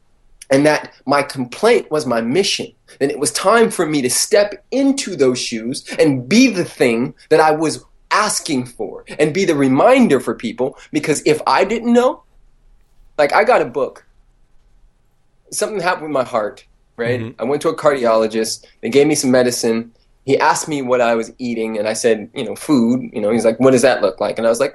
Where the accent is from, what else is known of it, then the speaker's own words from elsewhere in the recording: United States; A, I was super fucking American. Not that I'm calling American too bad or good or anything, but I was a very brainwashed kid for quite a while.